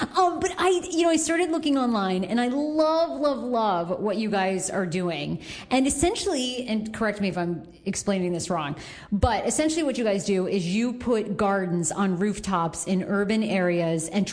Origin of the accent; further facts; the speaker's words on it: Maine, United States; I mean, I grew up in Maine on a goat farm